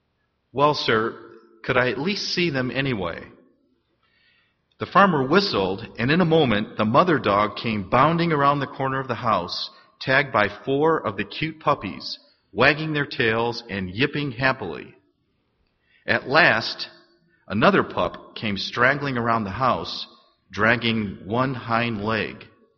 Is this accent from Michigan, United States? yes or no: yes; Michigan, United States; I guess growing up in Michigan, football was big, unlike basketball is here.